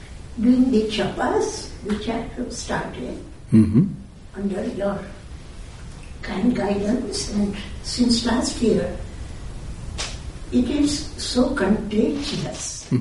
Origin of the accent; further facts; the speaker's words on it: India; When I was growing up in India